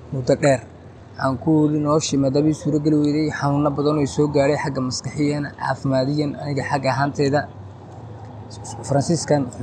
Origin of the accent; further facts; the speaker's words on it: Somalia; English is a second language; moved away; I come from Somalia, 2011. I arrived for the first time in Switzerland. I think first 6 years I lived there.